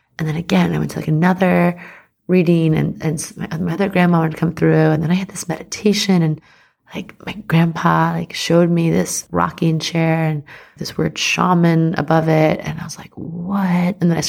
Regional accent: New York, United States; And I grew up in Long Island in Manhattan.

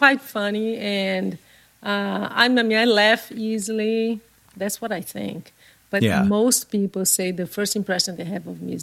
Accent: Northeast Region, Brazil; English is a second language; I'm from the Northeast, and in the Northeast, we have two weathers in the Northeast.

